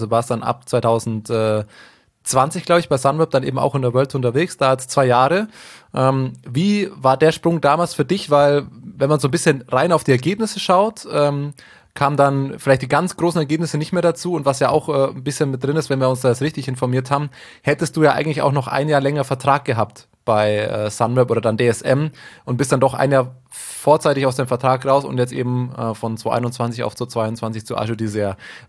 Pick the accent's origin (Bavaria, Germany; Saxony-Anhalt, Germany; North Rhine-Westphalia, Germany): Bavaria, Germany; Ich komme aus dem Allgäu, das ist jetzt der österreichischen oder der Tiroler Kultur nicht ganz so weit weg.